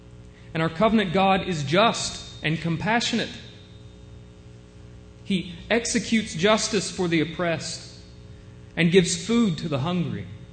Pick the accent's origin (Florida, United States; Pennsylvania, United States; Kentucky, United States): Kentucky, United States; See, I'm from Eastern Kentucky. I'm from this little place called McCrary County. Most of you have probably never heard of it. It's right on the state line of Tennessee.